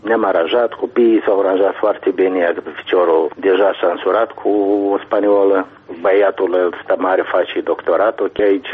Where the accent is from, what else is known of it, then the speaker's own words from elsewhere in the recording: Moldova; noi, ca moldoveni, încă nu putem să ne arătăm dignitatea noastră, mândria noastră.